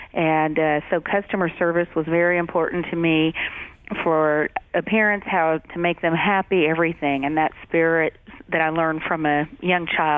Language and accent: English; Georgia, United States; Actually, I was born and raised here in Georgia, and my father is from Austria, but my mom is a Southern Belle.